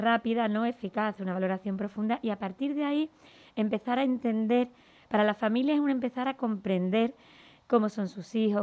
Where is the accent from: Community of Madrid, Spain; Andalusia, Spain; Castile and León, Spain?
Andalusia, Spain; aunque soy gaditana